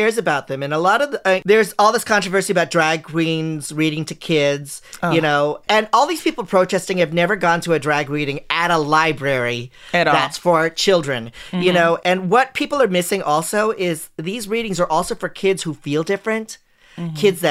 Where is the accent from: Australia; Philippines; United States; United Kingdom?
Philippines; I'm Filipino.